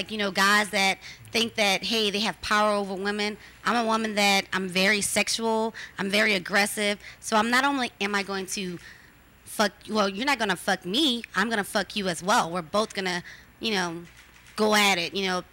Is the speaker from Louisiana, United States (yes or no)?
yes; New Orleans, Louisiana, United States; Well, I'm not from a conservative place. I'm from New Orleans, so